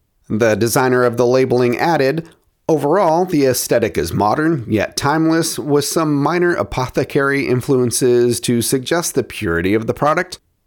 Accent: Portland, Oregon, United States; that was formed in 1992 in my hometown of Portland, Oregon

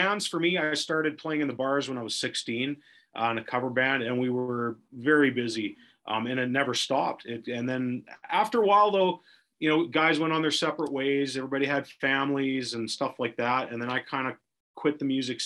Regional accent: Saskatchewan, Canada; also born or lived in British Columbia; now in Okanagan, Canada; Like, we're from Saskatchewan originally, moved to BC, moved back to Saskatchewan because we had sick family, came back to Langley area, moved back to the Okanagan here.

